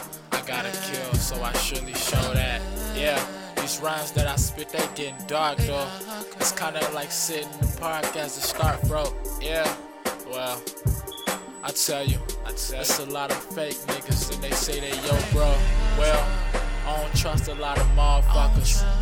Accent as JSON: {"language": "English", "region": "Midwest", "country": "United States", "said": "I'm a young black male, man. I'm from the Midwest. I'm trying to make support my family, man."}